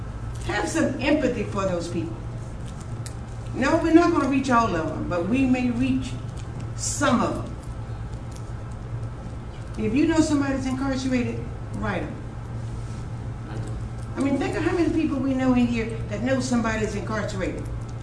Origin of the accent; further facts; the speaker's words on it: Columbia, South Carolina, United States; I'm from Columbia, South Carolina.